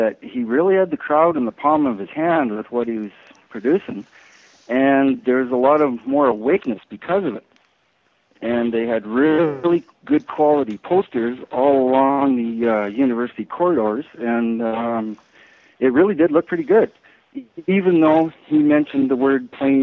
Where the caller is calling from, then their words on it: Manitoba, Canada; I'm calling from Manitoba.